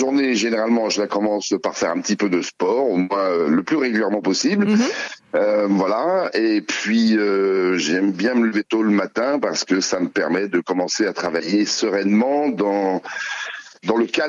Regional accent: Rennes, Brittany, France; Moi, j'ai grandi plutôt sur Rennes, mais une partie de ma famille est morbihanaise, oui.

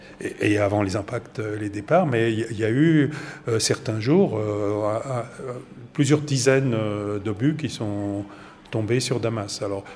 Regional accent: France; now in Syria; en tant que Français

